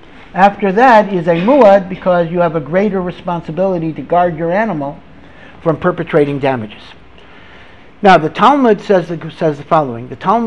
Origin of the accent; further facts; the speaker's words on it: Hartford, Connecticut, United States; I grew up in Hartford, Connecticut, and Rav Moshe Feinstein used to come to Hartford every for 2 weeks in the summer.